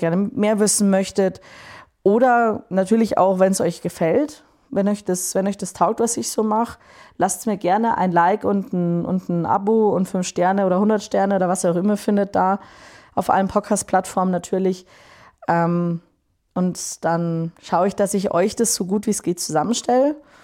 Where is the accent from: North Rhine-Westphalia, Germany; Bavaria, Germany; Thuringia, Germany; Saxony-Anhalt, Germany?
Bavaria, Germany; Munich; ich komme aus München, ich habe fast immer hier gewohnt